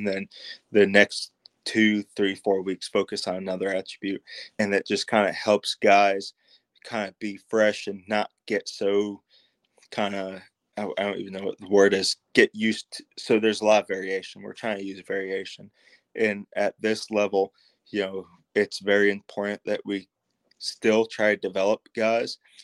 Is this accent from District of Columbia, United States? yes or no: no; Connecticut, United States; Like I grew up in Connecticut, but I'm a very small town, very basic.